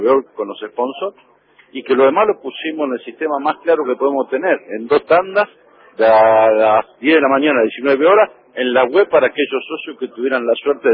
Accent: Argentina; los dos somos argentinos

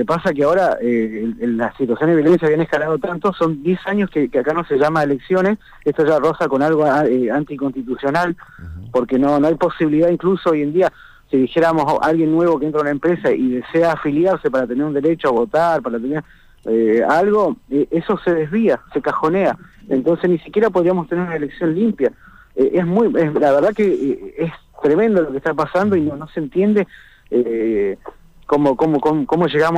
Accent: Neuquén, Argentina; somos neuquinos

